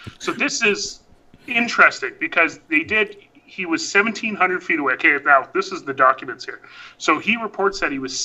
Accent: Hay River, Northwest Territories, Canada; In fact, there's listening stations in my hometown of Hay River.

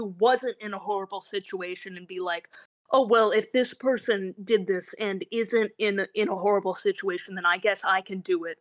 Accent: Brooklyn, New York, United States; born there; Okay, so I was born in Brooklyn, so I was like exposed to all kinds of freaky shit.

